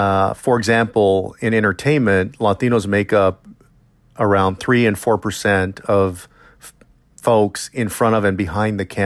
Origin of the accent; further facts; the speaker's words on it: Texas, United States; including in my home state of Texas. And so when I was growing up